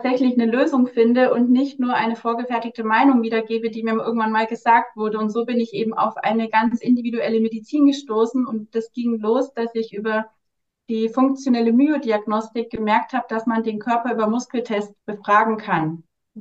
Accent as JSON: {"language": "German", "town": "Nuremberg", "region": "Bavaria", "country": "Germany", "said": "Und ich bin 39 Jahre alt, ich komme aus Nürnberg, bin dort aktuell noch als Zahnärztin klassisch in einer Praxis niedergelassen"}